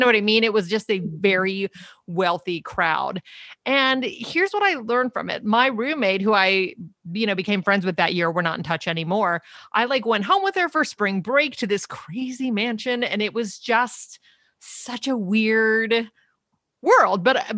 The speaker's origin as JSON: {"language": "English", "region": "Tennessee", "country": "United States", "tie": "born or raised there", "also_born_or_lived": "New York", "said": "So I grew up in Tennessee, actually. And so I always lived in small towns. So when I went to NYU for college, I was 18 when I arrived in New York."}